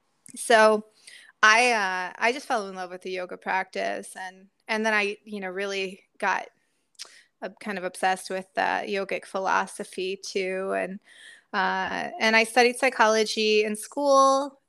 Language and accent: English; Indiana, United States; I grew up in Indiana in a very conventional family, conventional American family, you know, a Christian family.